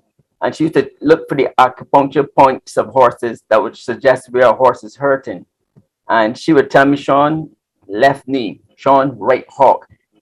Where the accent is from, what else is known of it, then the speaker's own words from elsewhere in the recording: England, United Kingdom; born there; I was born in England